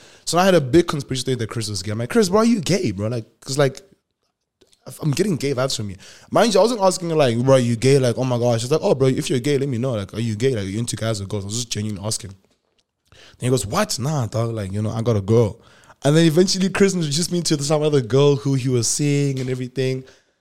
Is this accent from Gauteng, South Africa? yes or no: no; Polokwane, Limpopo, South Africa; Then he goes, yo, so where are you from, dog? Like, what's like? I'm like, oh, I'm from Polokwane. I'm like, oh, he's like, oh, I'm from Limpopo too.